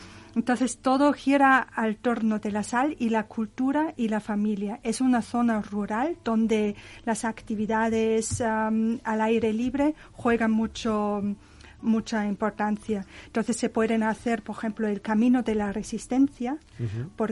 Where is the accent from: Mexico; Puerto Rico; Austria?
Austria; Spanish is a second language; Sí, sí, claro. Yo soy de Austria, sí.